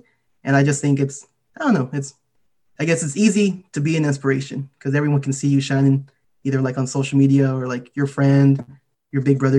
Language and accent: English; Gridley, California, United States; Like, I can't think of many examples of Mexican-American or, I guess, non-white teachers that I had growing up in Gridley.